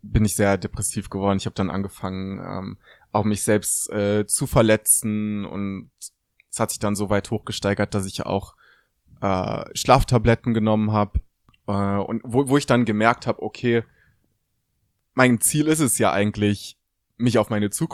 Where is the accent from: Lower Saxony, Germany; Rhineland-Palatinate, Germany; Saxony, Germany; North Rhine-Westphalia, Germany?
North Rhine-Westphalia, Germany; Düsseldorf; ich bin in Düsseldorf und Umgebung aufgewachsen.